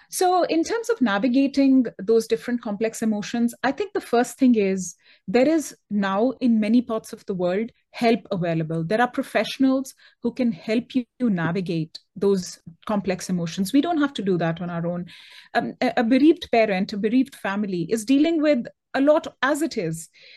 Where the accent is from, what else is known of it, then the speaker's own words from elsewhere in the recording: India; also born or lived in United States; now in United Kingdom; I grew up in India. I lived in the US for several years, and now I live in the UK.